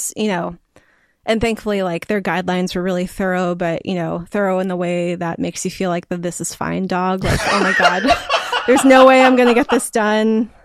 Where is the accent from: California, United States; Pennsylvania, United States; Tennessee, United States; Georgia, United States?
California, United States; I think especially, you know, being a Californian, we grew up with such like boring, amazing weather.